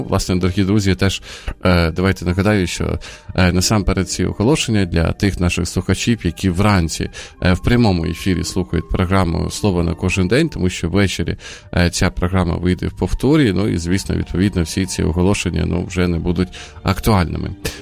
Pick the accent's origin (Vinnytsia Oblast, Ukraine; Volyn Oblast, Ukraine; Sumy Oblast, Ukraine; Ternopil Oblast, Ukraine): Sumy Oblast, Ukraine; Sumy; був в моєму рідному місті у Сумах